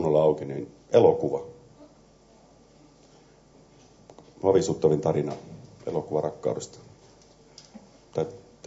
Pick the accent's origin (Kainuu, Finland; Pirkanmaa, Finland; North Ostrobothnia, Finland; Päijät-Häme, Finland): Kainuu, Finland; Kajaani; Olen Kainuusta kotoisin, niin Kajaanin kirjastossa lainasin sen ja se oli mun tyynyn alla, kun mä menin nukkumaan, siis lukiolaispoikana.